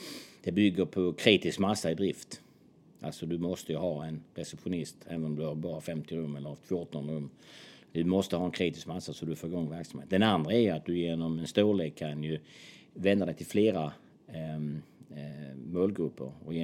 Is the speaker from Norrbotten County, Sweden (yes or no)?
no; Kristianstad, Skåne, Sweden; Då ser jag ju en gammal handbollsspelare från Kristianstad som är uppväxt i ganska allmänna förhålla